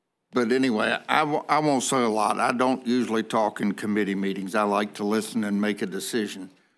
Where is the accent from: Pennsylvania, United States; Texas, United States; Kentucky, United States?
Kentucky, United States; As some of you may know, I'm from Kentucky, from Central Kentucky, the real thoroughbred capital of the world.